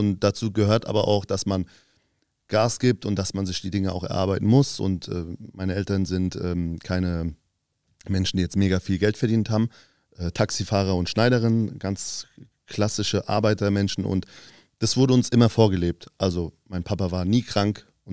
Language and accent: German; Hanau, Hesse, Germany; Und ich komme ursprünglich aus Hanau.